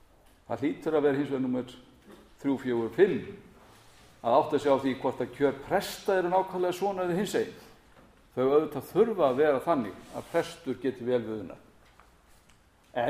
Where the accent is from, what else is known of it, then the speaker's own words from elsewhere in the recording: Ólafsfjörður, Northeastern Region, Iceland; Þegar ég ólst upp í Ólafsfirði þá var þar alltaf kringum 1000 manns. Og þegar ég var þar búandi á árunum 88 til 92, þá voru það 1200 manns.